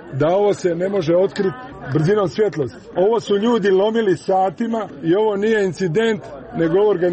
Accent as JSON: {"language": "Croatian", "town": "Kaštel Kambelovac", "region": "Split-Dalmatia County", "country": "Croatia", "tie": "born or raised there", "said": "Ovdje su i kosti iz mog mjesta, iz Kaštel Kambalovca, sedmorice ljudi, sestre moje majke, naše rodbine i mnogih takih familija u Dalmaciji i u većem dijelu Hrvatske."}